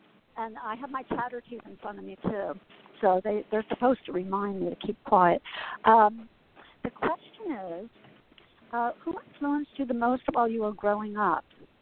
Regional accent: Asbury Park, New Jersey, United States; I grew up in Asbury Park, right on Fifth Avenue, not Sunset. But I remember skating on Sunset Lake.

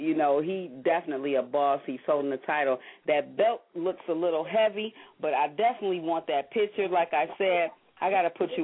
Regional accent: Cleveland, Ohio, United States; born there; I was born in Cleveland, Ohio, so I already know how we give it up.

